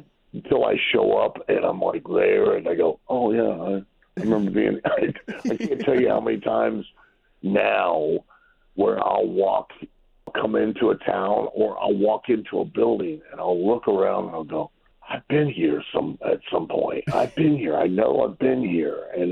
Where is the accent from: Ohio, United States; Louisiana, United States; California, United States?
Ohio, United States; now in Louisville, United States; Originally, yes.